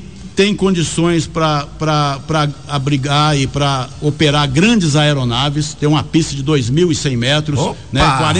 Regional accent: São Paulo, Brazil; moved away; É porque eu sou paulista.

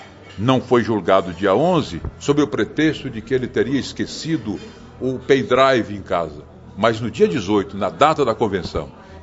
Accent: Vitória da Conquista, Bahia, Brazil; A importância é quem tem a minha terra, é a nossa terra, é a vitória da conquista.

